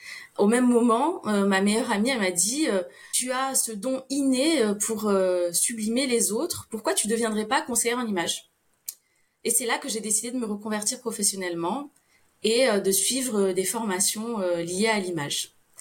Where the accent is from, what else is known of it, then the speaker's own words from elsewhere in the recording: Casablanca, Casablanca-Settat, Morocco; moved away as an adult; now in Toulouse, France; Je vis à Toulouse depuis 20 ans, mais j'ai grandi à Casablanca, grande ville, capitale économique du Maroc, où les femmes sont féminines, où l'esthétique fait partie des coutumes et où l'apparence est importante.